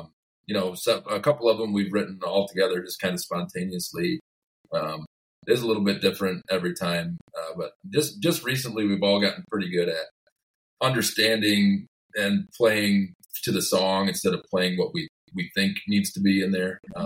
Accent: Port Huron, Michigan, United States; along with a really cool party we're doing here in my hometown of Port Huron. We're running out a cruise ship that goes into Lake Huron for a couple hours

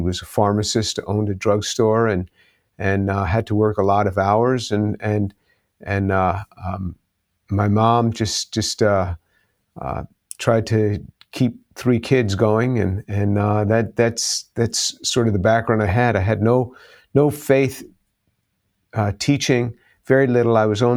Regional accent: New York, United States; I was born in New York City, grew up just north of the city. My first home was right in the heart of the city, but grew up just north of the city, just maybe a 20-25 minute drive north of Midtown.

